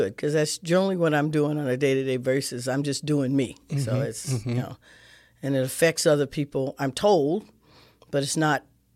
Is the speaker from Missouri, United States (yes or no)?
yes; St. Louis, Missouri, United States; Well, I grew up kid in St. Louis in the city, product of a 16-year-old mom, matriarch of the family.